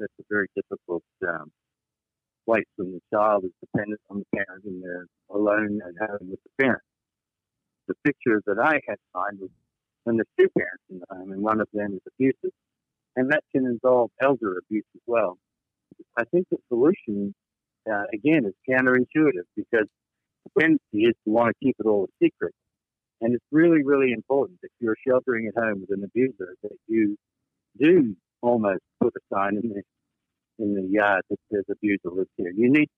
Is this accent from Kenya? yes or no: no; Australia; moved away as an adult; now in North Carolina, United States; Well, I'm a refugee from Australia. Currently sheltering in place in North Carolina. … We met in college. We moved here 17 years ago. I'm almost a local.